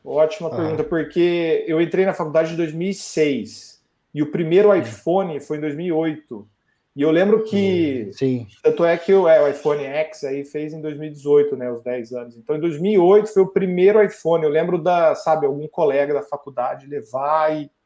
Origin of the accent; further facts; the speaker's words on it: Campinas, São Paulo, Brazil; also born or lived in Varginha; eu nasci em Minas e fui para Campinas, que é uma cidade mais ou menos 1 hora de São Paulo. E morei praticamente minha vida, a maior parte da minha vida em Campinas.